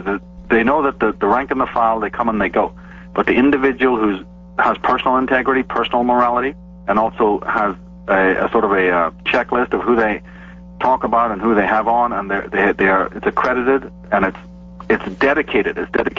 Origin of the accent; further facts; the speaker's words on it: Ireland; And of course, growing up in Ireland, I was very concerned.